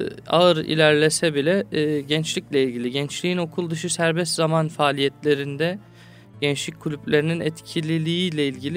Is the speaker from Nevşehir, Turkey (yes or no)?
no; Istanbul, Turkey; İstanbul'da doğdum, büyüdüm. İstanbul'dan sonra üniversiteyi Eskişehir'de Osman Gazi Tarih bölümünde okudum, Fen Edebiyat Fakültesi.